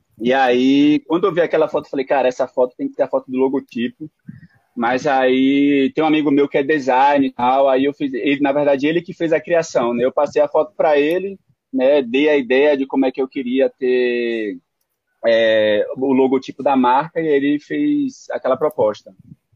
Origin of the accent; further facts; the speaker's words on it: Ilhéus, Bahia, Brazil; also born or lived in São Paulo; now in Recife, Brazil; Na verdade, eu sou de Ilhéus, da Bahia, não sou de Recife, não. Mas eu moro aqui já há 5 anos.